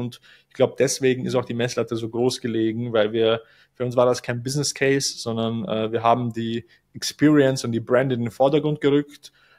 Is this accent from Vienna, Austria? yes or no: yes; Vienna, Austria; weil ich bin aus Wien, also aus Österreich